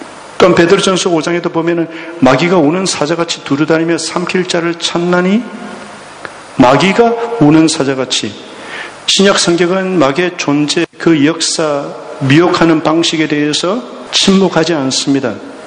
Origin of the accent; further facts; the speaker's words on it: South Korea; 한국에서 왔다고 그러니까 잘 산 나라